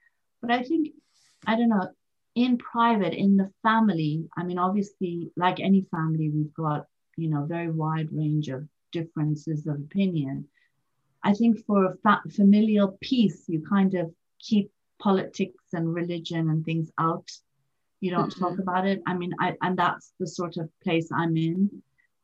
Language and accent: English; Iran; moved away; when I was living in Sudan, because I was a single woman and because I came from Iran